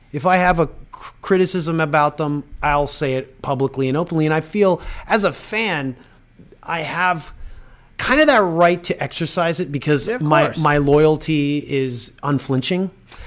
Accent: Toronto, Ontario, Canada; I was like, yeah, we're from Toronto. Toronto, great place.

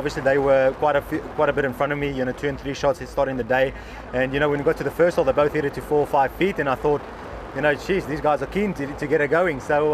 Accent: South Africa; This is that one event that, as a South African, you want to win Africa's major for a reason.

